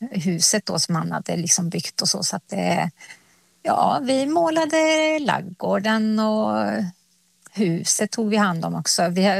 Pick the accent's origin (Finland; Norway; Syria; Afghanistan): Finland; now in Sweden; nu är jag liksom, ja, men jag är finsk. Men jag bor i Sverige